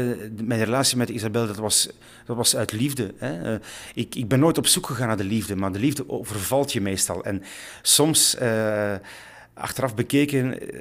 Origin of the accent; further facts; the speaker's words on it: Brussels area, Belgium; Ik ben in de buurt van Brussel opgegroeid. Ik ben perfect tweetalig.